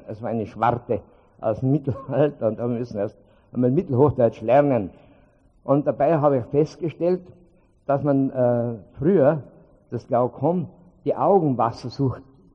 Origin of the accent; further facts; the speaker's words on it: Tyrol, Austria; Als Tiroler müsste ich eigentlich anders anfangen als wie vor diesem hohen internationalen Publikum. In Tirol sagt man, grüß euch Gott, liebe Weiberleid und Manderleid.